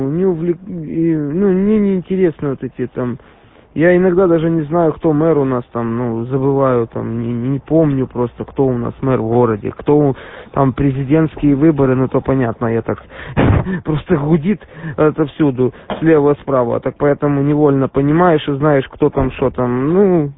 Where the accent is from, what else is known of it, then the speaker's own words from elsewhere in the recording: Odesa, Odesa Oblast, Ukraine; так получилось, что я тут родился в Одессе. Вот, и здесь живу. А работаю я немножко не в Одессе.